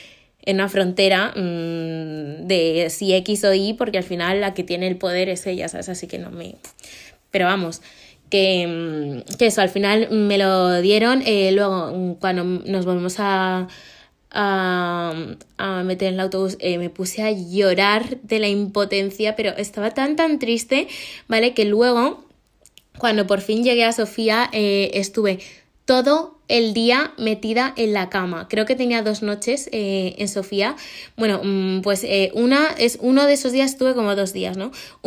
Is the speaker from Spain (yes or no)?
yes; Spain; soy española. Dudo que seas tan tonta de pensar que un español querría inmigrar a Bulgaria.